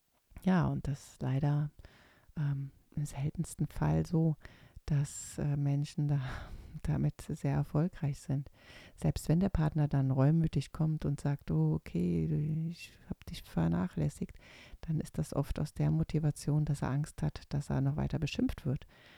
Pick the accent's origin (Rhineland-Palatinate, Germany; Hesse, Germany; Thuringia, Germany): Rhineland-Palatinate, Germany; Oder ich komme aus der Moselregion und da hieß das immer, Kinderwillen ist Kälbertreck.